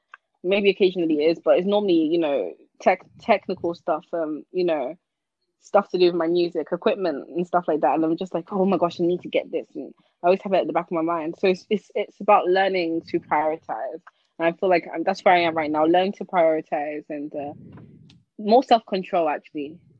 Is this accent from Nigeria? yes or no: yes; Nigeria; I feel like growing up in Nigeria, like, for those years that I spent growing up there and everything